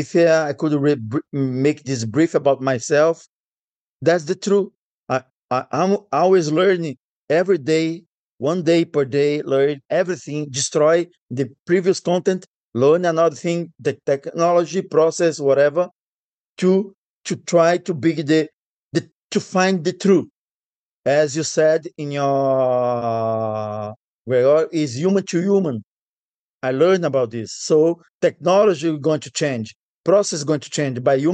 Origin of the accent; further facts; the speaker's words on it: Brazil; born there; English is a second language; I was born in Brazil. I decided to stay in Brazil forever.